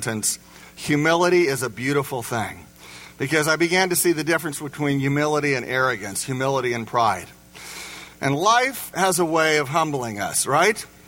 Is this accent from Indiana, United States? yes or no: yes; Indiana, United States; I grew up in Indiana where you know, you had to be a fantastic basketball player to be on your elementary team